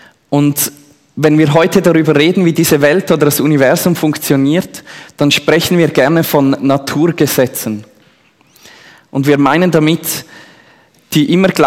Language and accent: German; Switzerland; weil ich als Schweizer sehr demokratisch unterwegs bin.